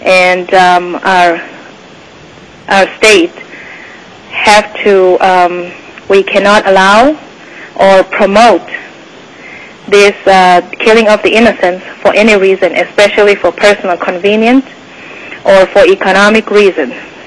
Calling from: Fairbanks, Alaska, United States; I am calling from Fairbanks, and I am calling to express my support of HB 173

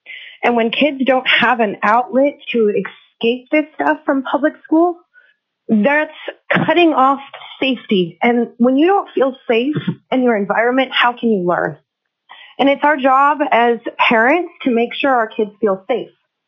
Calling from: Wasilla, Alaska, United States; I am calling from Wasilla, Alaska.

